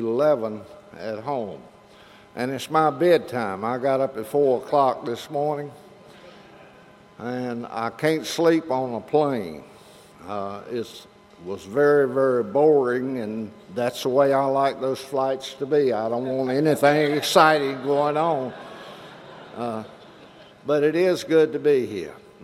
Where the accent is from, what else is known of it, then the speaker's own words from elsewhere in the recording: Roxboro, North Carolina, United States; And growing up in Roxburgh, North Carolina, and feeling bad about myself and not getting an education, I felt really hurt me.